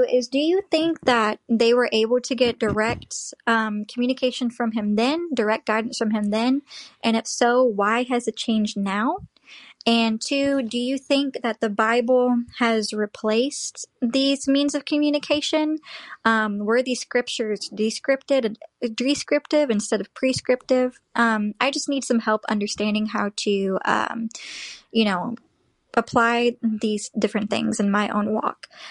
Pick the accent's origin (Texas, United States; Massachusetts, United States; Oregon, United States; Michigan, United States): Texas, United States; Houston; I'm 22, and I'm from Houston, Texas.